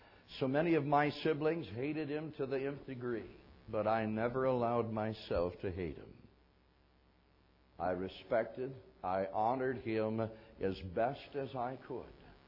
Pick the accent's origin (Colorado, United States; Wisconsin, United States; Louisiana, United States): Wisconsin, United States; Fond du Lac; started a church in my hometown in Fond du Lac, Wisconsin.